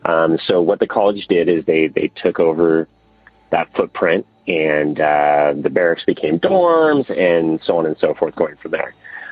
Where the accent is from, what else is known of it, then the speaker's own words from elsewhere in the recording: San Diego, California, United States; So I am actually originally from San Diego.